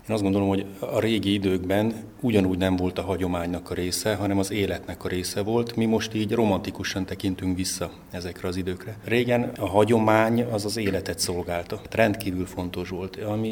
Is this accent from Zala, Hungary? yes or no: yes; Nagykanizsa, Zala, Hungary; born there; hogyha én ide születtem Nagykanizsára